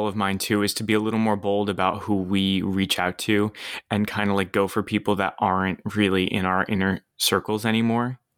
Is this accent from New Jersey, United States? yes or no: yes; New Jersey, United States; accent: Jersey; When I hear my Jersey accent, I'm like, oh boy.